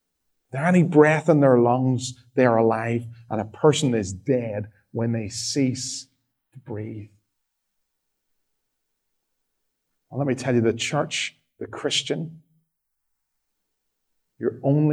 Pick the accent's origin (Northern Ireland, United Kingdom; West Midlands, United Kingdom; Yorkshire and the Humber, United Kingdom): Northern Ireland, United Kingdom; moved away as an adult; When I first went to the sunny city of Dundee and I came over from Northern Ireland, that wonderful place, and I was sent into exile in Scotland. And I came to sunny Dundee as a student, as a young, fresh-faced 18-year-old.